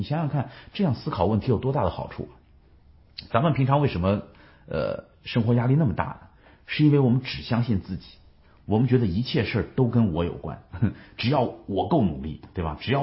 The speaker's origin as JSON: {"language": "Chinese", "country": "China", "said": "我们中国人现在所有人都知道最大的问题是缺乏信仰"}